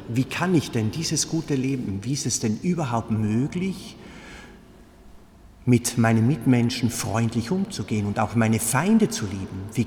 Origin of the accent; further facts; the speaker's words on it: Tyrol, Austria; bei uns in Österreich, bei uns in Tirol, uns kann eh nichts passieren